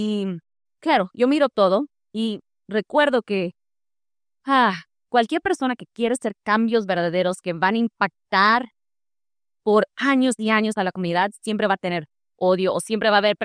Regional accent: Oklahoma, United States; yo siempre he estado aquí, yo nunca me he ido, yo soy de Oklahoma, yo nací aquí, la Tierra Roja.

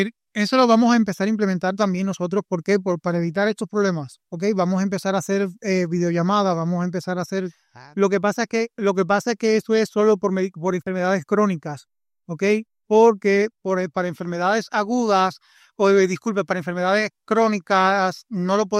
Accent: Cuba; now in United States; porque también me considero latino, porque soy cubano de pura cepa

